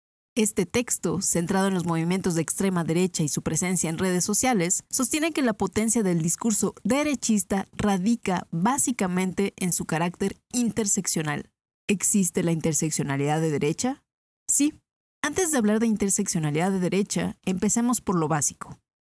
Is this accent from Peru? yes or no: no; Mexico City, Mexico; soy de la Ciudad de México.